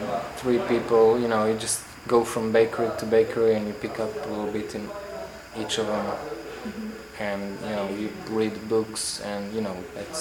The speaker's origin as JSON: {"language": "English", "town": "Rijeka", "region": "Primorje-Gorski Kotar County", "country": "Croatia", "tie": "born or raised there", "said": "My hometown, it's placed on very, very top of the Adriatic Sea and eastern coast that belongs to Croatia. It's a big port."}